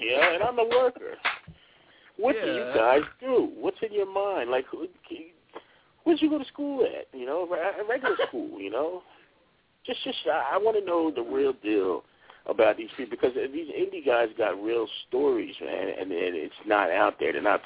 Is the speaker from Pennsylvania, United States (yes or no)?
yes; Norristown, Pennsylvania, United States; I was raised in Norristown, Pennsylvania, okay? And in Norristown, Pennsylvania, at the time, okay, it's a Mexican community now, but at the time it was an Italian community, all right?